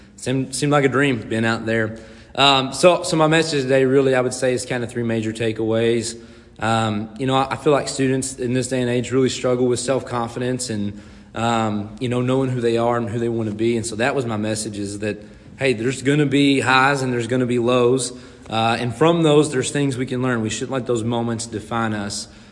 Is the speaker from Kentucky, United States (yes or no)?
yes; Frenchburg, Kentucky, United States; I'm from Frenchburg, Kentucky, originally a little town of about 500 people right in the foothills of the Appalachian Mountains. And I'm proud to call that place home.